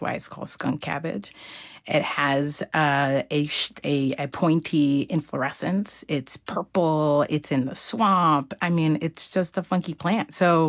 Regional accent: New York, United States; I grew up outside of New York City, and it was a sort of urban, suburban experience.

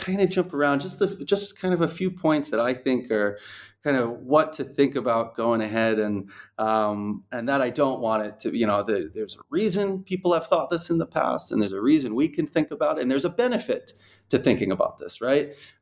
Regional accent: Rhode Island, United States; now in Dubai, United Arab Emirates; I'm from Rhode Island, so it would be like Boston, Providence, New York, that kind of area.

